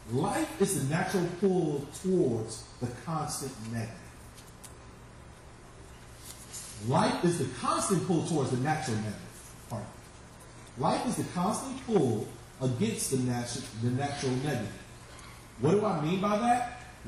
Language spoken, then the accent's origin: English; Chicago, Illinois, United States; Growing up in Chicago, it was a tough neighborhood.